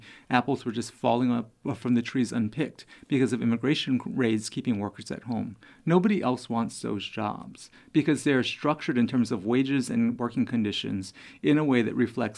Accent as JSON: {"language": "English", "region": "Hawaii", "country": "United States", "tie": "born or raised there", "said": "You know, I grew up in Hawaii. And so first of all, growing up in Hawaii, I did not think of myself as Asian."}